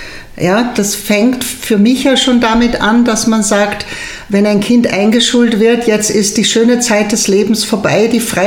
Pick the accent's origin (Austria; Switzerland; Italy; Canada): Austria; bei uns in Österreich, selbst wenn man die Schule abbricht, wenn man sagt, freut mich alles nicht, du verhungerst nicht.